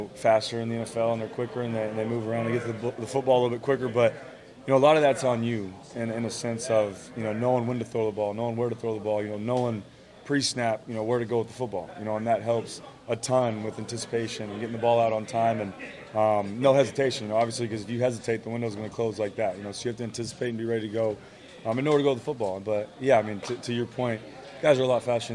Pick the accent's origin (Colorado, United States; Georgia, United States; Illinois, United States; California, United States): California, United States; Bakersfield; And then growing up in Bakersfield, not a lot of people know this, that, you know, in the summer it's in triple digits, and I think we've had about two or three winters since I've been there that it snowed.